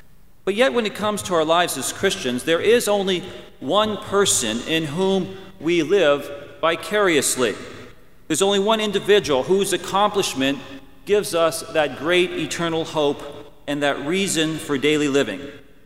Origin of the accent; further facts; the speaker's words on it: Pennsylvania, United States; having spent my childhood years growing up in Western Pennsylvania